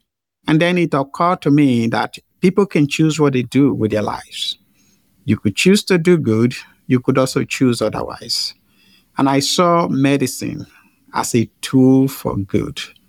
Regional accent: Nigeria; First, as you noted, I grew up in Nigeria.

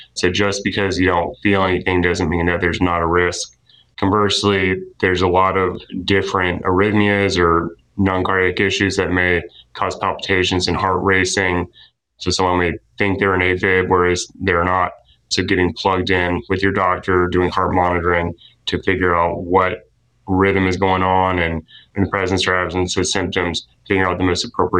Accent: Asheville, North Carolina, United States; now in Wilmington, United States; I grew up in Asheville, but I've had family at this part of the state, so I'm over in Wilmington and a lot of family here, but back and forth across the state my whole life.

